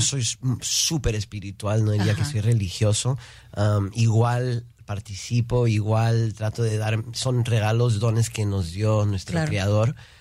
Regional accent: Houston, Texas, United States; Nací en Houston, Texas. Mis papis son peruanos. Mi mamá es de una provincia, Chiclayo, y mi viejo de Lima. Criado aquí, pero siempre inculcando nuestra cultura, el lenguaje del español

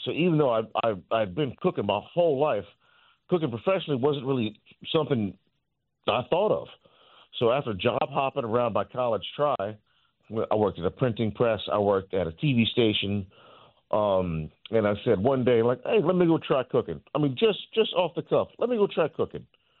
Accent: Rayne, Louisiana, United States; born or raised there

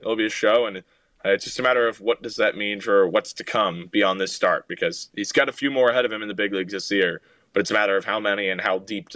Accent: California, United States; just growing up in the Bay Area, but certainly a Giants fan

